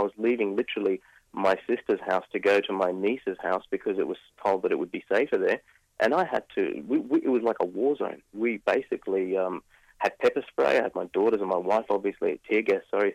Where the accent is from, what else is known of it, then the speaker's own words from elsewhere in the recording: Australia; I am an Egyptian. I was born in Australia, but my mother and father are Egyptian, so I've pretty much grown up in Australia all of my life. However, I've consistently come to Egypt over the past 15, 20 years.